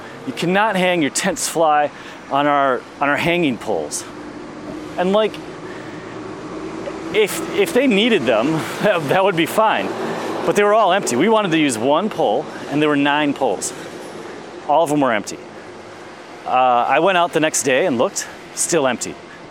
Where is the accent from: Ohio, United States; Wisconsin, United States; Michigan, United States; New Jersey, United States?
Wisconsin, United States; And I'm from Wisconsin, where we have beautiful fall colors